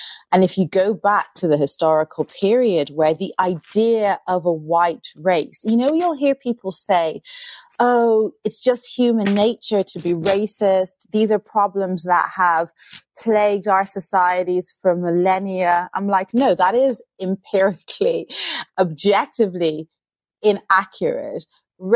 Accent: Ireland; also born or lived in United States; now in United Kingdom; I'm from Ireland. I live in the UK. All of these events were happening in the United States, somewhere else that I've lived.

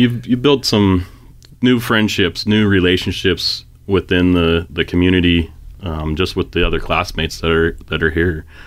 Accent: Pendleton, United States; graduating from Pendleton, growing up in Pendleton, I thought I knew what went on in town

